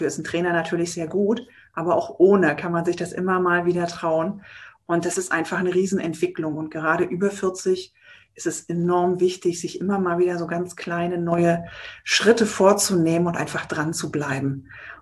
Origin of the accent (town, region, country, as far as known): Baltic coast, Germany; born or raised there; now in Berlin, Germany